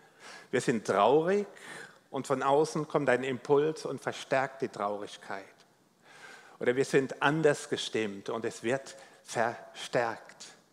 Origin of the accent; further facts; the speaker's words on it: Rhineland-Palatinate, Germany; bin Pfälzer, von daher wundert sich nicht, dass mein Dialekt etwas anders ist.